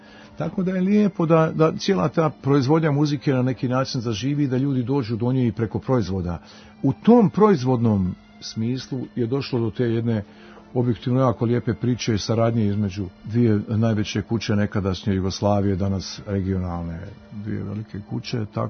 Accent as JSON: {"language": "Bosnian", "town": "Sarajevo", "region": "Federation of Bosnia and Herzegovina", "country": "Bosnia & Herzegovina", "said": "Mi iz Sarajeva smo dolazili tu"}